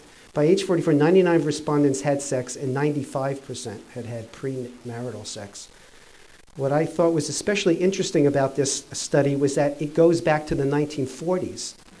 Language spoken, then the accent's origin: English; New Mexico, United States; My home state of New Mexico ran into trouble when our Secretary of Health said we would only apply abstinence funding for teenagers 12 and younger.